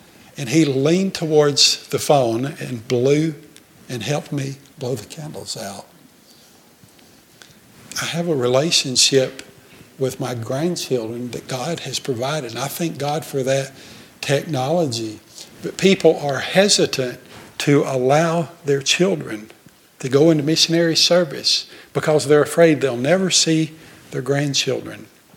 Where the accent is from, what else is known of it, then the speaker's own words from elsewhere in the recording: Alabama, United States; but I'm from Alabama, so I guess that makes it appropriate.